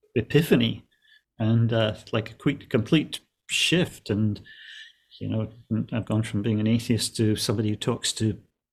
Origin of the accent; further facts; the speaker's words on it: Scotland, United Kingdom; I grew up in Scotland.